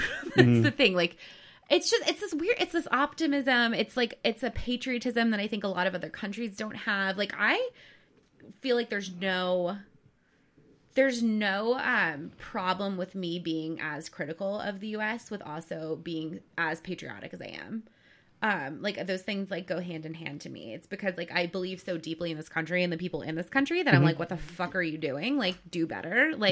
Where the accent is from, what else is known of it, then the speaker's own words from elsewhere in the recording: United States; I love this country. I love being American. I could mm-hmm. not be from another country.